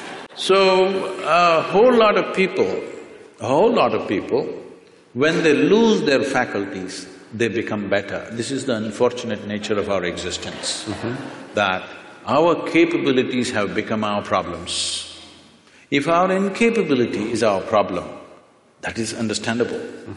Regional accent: Mysore, Karnataka, India; I was in Mysore, my hometown.

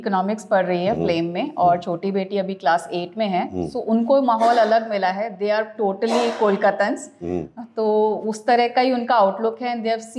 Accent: Jaipur, Rajasthan, India; moved away as an adult; now in Kolkata, India; मैं राजस्थान से बिलोंग करती हूँ.

